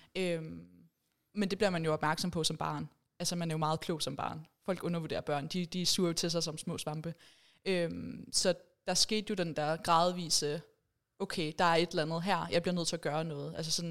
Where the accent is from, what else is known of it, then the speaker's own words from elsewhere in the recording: Viborg, Central Denmark Region, Denmark; jeg er jo fra Viborg, jeg er jo jyde. Det kan man måske også høre